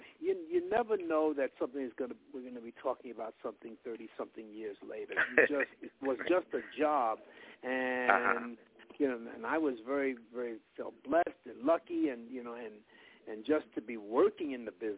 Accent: New York, United States; So it was a great training ground for me just growing up in New York in terms of character research and whatnot.

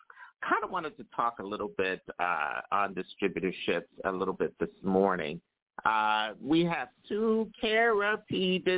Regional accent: Philadelphia, Pennsylvania, United States; I started my radio career a little earlier out in California, even though I'm from Philadelphia and the East Coast.

